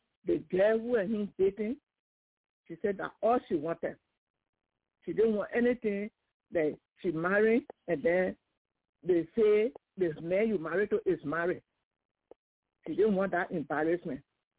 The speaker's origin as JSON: {"language": "English", "country": "Liberia", "said": "So I said, we're from Liberia."}